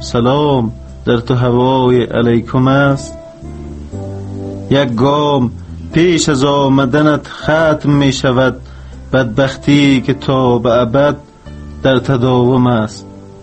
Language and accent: Persian; Chimtal, Balkh, Afghanistan; born there; سال 1366 در ولایت بلخ ولسوالی چمتال به دنیا آمدیم